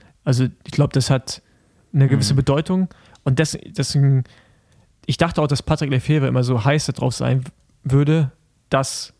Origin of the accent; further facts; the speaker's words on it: Germany; Ich bin Deutscher, ich bin Allmann.